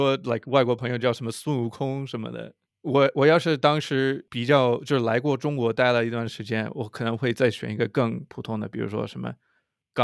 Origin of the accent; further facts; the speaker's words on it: Washington, United States; also born or lived in China; 我是一个在美国长大，在华盛顿长大的一个地球人民，然后我是在中国过去10年多在中国教书，然后在现在最近是在美国，然后又出来在东南亚